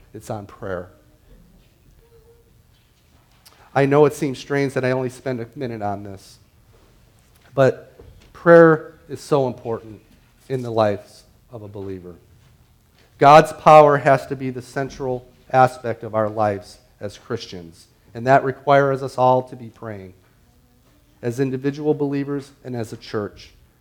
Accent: Chicago, Illinois, United States; Now, for instance, in my hometown of Chicago, all my family is from Chicago.

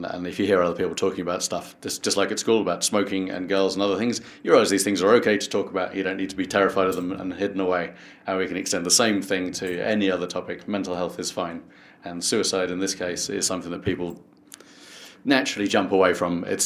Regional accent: Nottingham, East Midlands, United Kingdom; I'm an improviser from Nottingham

